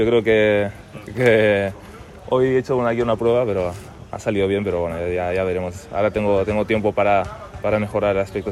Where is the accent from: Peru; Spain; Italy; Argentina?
Spain; Yo voy con España. Voy con España porque al final soy español y quiero que gane siempre.